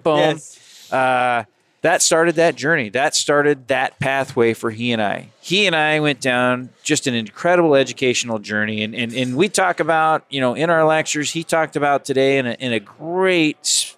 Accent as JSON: {"language": "English", "region": "Colorado", "country": "United States", "said": "I mean, I'm from Colorado. I want to go to a nice warm place."}